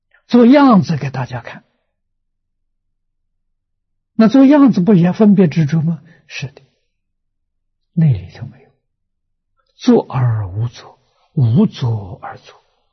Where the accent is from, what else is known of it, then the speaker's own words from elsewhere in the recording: China; 释迦桓音是33天的天主，我们中国人称他为玉皇大帝。